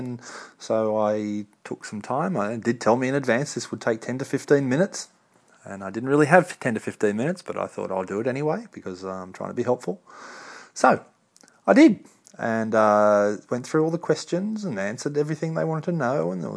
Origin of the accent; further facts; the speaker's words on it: Australia; Now, if you can't tell from my accent, I'm not from the US, I'm from Australia.